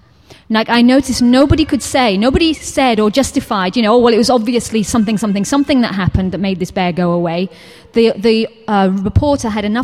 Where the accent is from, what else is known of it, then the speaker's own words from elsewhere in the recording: England, United Kingdom; Because I'm English.